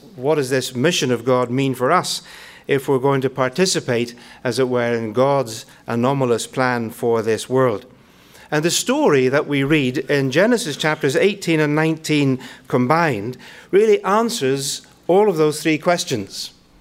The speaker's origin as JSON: {"language": "English", "town": "Belfast", "region": "Northern Ireland", "country": "United Kingdom", "tie": "born or raised there", "said": "I'm originally brought up in Belfast, Northern Ireland. But being in Northern Ireland, I am also British."}